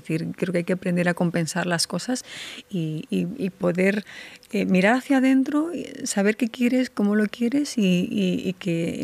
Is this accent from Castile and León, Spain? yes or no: yes; Medina del Campo, Castile and León, Spain; also born or lived in Santo Domingo; Pues vengo de Medina del Campo y con un padre dominicano. Bueno, yo nací en República Dominicana.